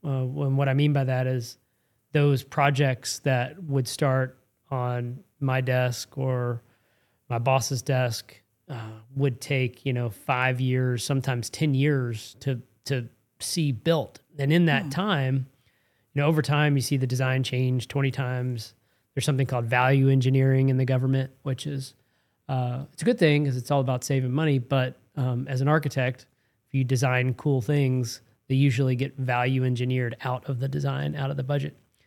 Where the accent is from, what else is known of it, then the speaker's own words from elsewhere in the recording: Louisville, Kentucky, United States; So I grew up here in Louisville. Went to St. X High School, which is now a client.